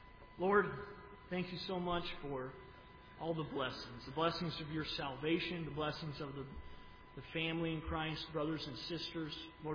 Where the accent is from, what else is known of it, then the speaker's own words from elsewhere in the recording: Idaho, United States; This missionary is from Idaho, my home state, and I know his boys